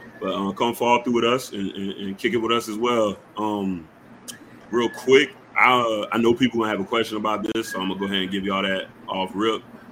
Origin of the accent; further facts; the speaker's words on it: Savannah, Georgia, United States; also born or lived in Pensacola, United States; because I'm from Savannah, Georgia, born and bred, lived here most of my life. I moved down to Florida, down in the Panhandle for a little while, out in Pensacola area.